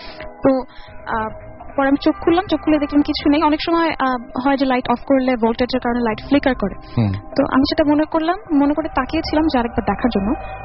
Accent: Dhaka, Dhaka Division, Bangladesh; আমি মিরপুর 10 থেকে এসেছি, আমি একজন স্টুডেন্ট।

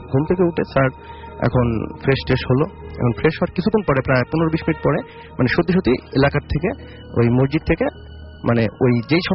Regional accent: Pabna, Rajshahi Division, Bangladesh; তো আমি যে গল্পটা বলবো এটা আমার এলাকার চাকমোহর পাবনার

